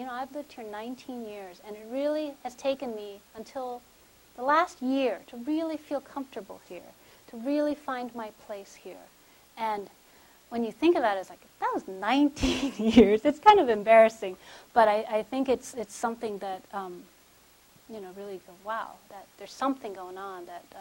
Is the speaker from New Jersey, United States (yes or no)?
no; California, United States; I was born and raised in California. My parents are immigrants. I came here for graduate school in the philosophy department